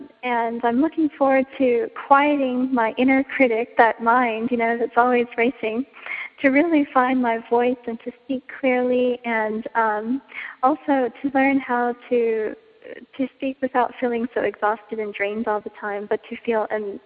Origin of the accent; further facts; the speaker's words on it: North Carolina, United States; I'm from North Carolina, United States.